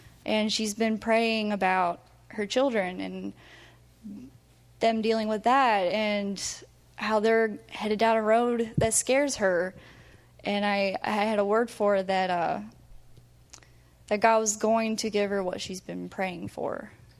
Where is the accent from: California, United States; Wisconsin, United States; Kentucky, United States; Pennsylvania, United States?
Pennsylvania, United States; now in Axton, United States; I'm from Pennsylvania originally.